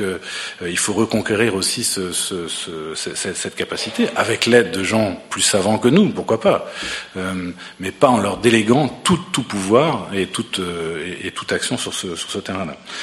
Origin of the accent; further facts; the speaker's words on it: Brittany, France; now in Canada; mais je connais un peu celle de mon pays d'origine. Les paysans bretons, ils faisaient de l'art